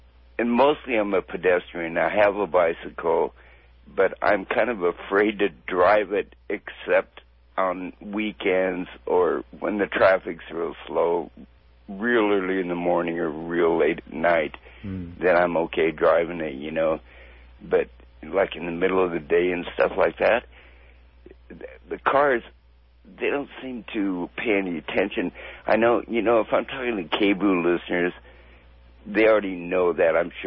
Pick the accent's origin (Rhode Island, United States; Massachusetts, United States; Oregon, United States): Oregon, United States; Portland; And I grew up in Portland, you know. Portland is getting way too busy for me, maybe way too big.